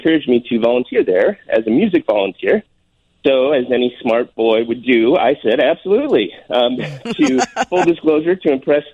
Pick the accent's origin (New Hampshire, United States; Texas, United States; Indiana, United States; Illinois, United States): Illinois, United States; Lake Bluff; I'm from Chicago. I grew up in Lake Bluff, a northern suburb. I went to Lake Forest High School and then went on to Northwestern